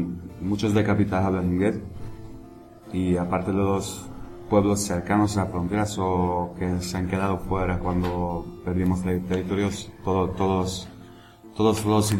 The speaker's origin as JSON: {"language": "Spanish", "country": "Hungary", "said": "De Hungría."}